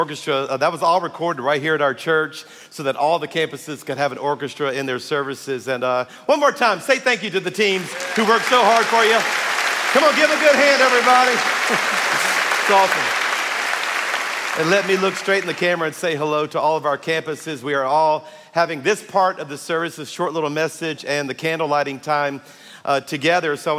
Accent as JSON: {"language": "English", "region": "Louisiana", "country": "United States", "lives_now": "Birmingham, United States", "said": "I'm a Cajun from South Louisiana, and I thought I just fell in love with Birmingham. I just wanted to move here"}